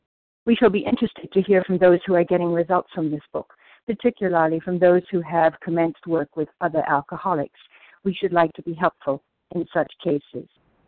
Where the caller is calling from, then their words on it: New Jersey, United States; Good morning. … in New Jersey.